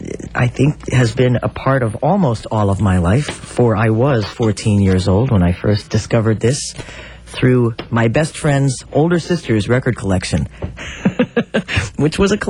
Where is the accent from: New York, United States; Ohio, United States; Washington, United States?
New York, United States; White Plains; And growing up in White Plains and just about to go to high school